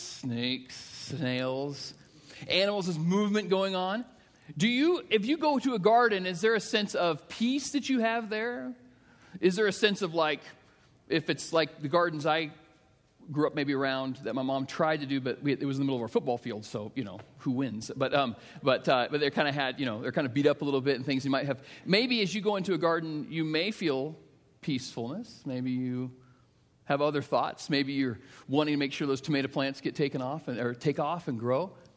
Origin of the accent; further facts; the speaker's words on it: Iowa, United States; Yesterday, I was able to go to drive up to northern Iowa. I grew up in Iowa.